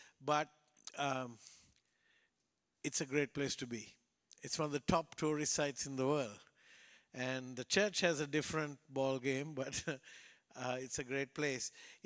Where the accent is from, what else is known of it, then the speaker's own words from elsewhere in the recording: Sri Lanka; I come from Sri Lanka.